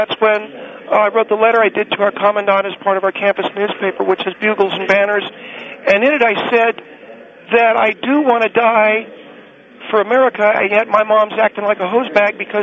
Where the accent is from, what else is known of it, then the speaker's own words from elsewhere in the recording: California, United States; I come from the San Fernando Valley originally